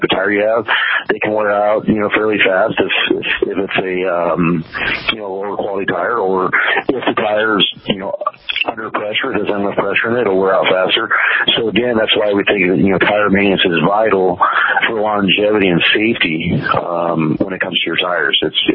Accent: Colorado, United States; I'm originally from Colorado

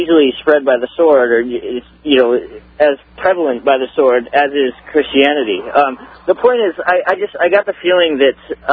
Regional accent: Vermont, United States; now in Cape Cod, United States; Well, I'm from Vermont originally. Live down on Cape Cod now

